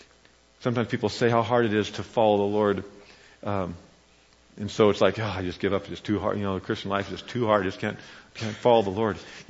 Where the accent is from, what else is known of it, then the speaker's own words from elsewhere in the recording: Kansas, United States; which is pretty much like it is when I grew up in Kansas.